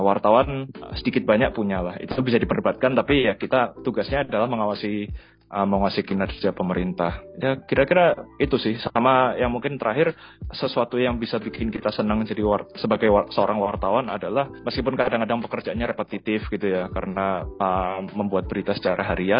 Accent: Surabaya, East Java, Indonesia; Aku sebagai orang Jawa, sebagai orang Surabaya, tentu jadi punya perspektif baru gitu

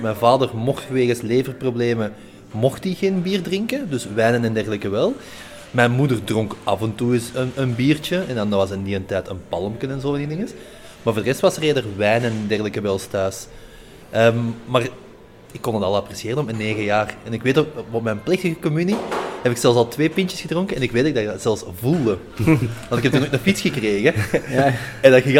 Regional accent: Arendonk, Flanders, Belgium; En dan ben ik gaan solliciteren in een café in Arendonk, waar ik vandaan kom.

